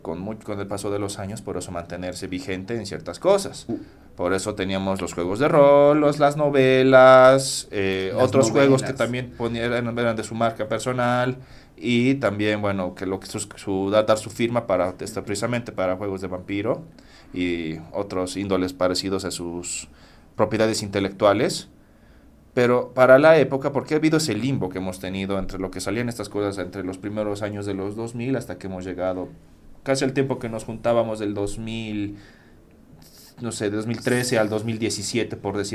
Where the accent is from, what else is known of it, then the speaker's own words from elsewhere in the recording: Bolivia; nosotros como latinos bolivianos hemos sido felices porque nos descargábamos el PDF